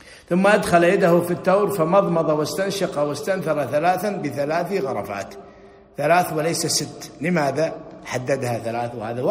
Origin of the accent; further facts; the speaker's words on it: Kuwait; لذلك اشتهرت عندنا في الكويت سوق ماذا؟ الصفافير